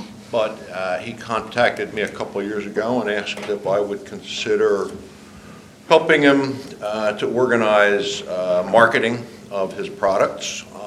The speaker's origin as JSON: {"language": "English", "town": "Pennington", "region": "New Jersey", "country": "United States", "said": "I'm from Pennington, New Jersey."}